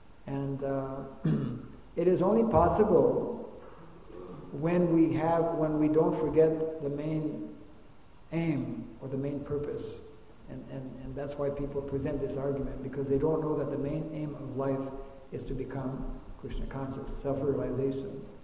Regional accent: Canada; I mean, I'm from Canada.

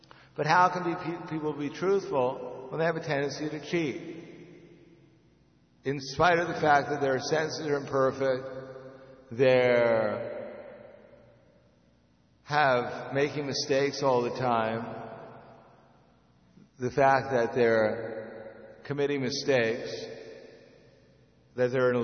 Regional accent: United States; I mean, I grew up in America where, you know, Abraham Lincoln, George Washington, you know, these were demigods

